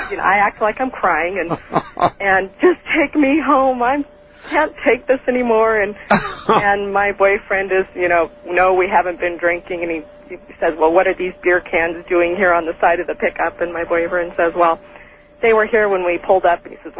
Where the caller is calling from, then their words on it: Oregon, United States; I'm calling from